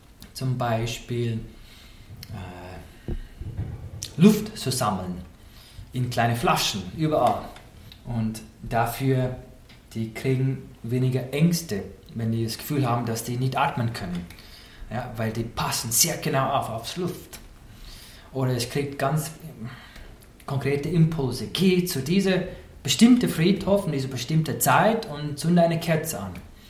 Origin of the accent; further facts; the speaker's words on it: Oklahoma, United States; German is a second language; now in Austria; Ich komme aus Oklahoma, in den USA, im Süden, da wo es warm ist, im Vergleich zu den Bergen in Österreich. Und ich bin aufgewachsen in zwei Welten gleichzeitig. Das eine ist das westliche Cowboy-Kultur, mit meinen Cowboy-Stiefeln und Sonntags-Cowboy-Hut.